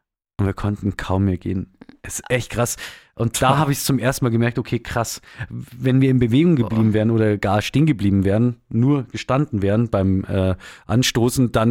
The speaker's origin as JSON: {"language": "German", "region": "Bavaria", "country": "Germany", "said": "wie man das bei uns in Bayern sagt."}